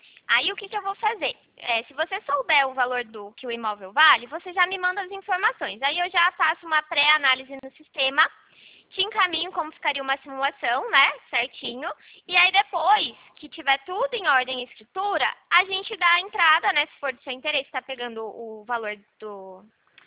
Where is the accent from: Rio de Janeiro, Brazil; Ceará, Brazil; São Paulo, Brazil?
São Paulo, Brazil; Rio Claro; Eu sou de Rio Claro, São Paulo.